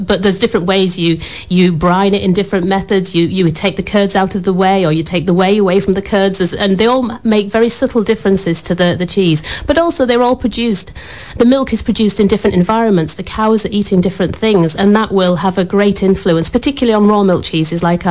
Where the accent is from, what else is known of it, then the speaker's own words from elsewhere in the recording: Yorkshire and the Humber, United Kingdom; I was born and bred in Yorkshire.